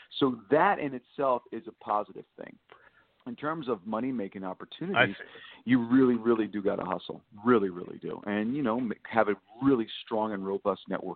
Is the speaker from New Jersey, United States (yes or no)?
yes; Elizabeth, New Jersey, United States; Actually, I was born in Newark, New Jersey. I was raised in Elizabeth all my life, but I worked in Manhattan all of my life